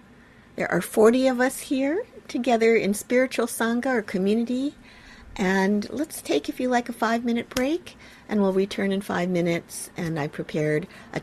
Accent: Ohio, United States; I myself am Japanese American. … My dad gave that to me. I grew up in Ohio.

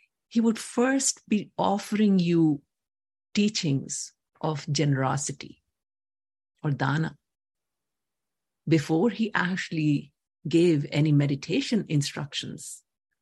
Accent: India; When I was growing up, I come from India.

